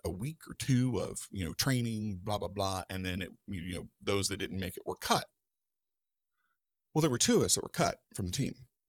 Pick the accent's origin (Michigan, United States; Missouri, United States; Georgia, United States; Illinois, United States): Georgia, United States; And of course, growing up in the South, like, football is life, right? Sure. Football is king. And if you're not, you know, you're in high school in Georgia in the late 1980s, mid 80s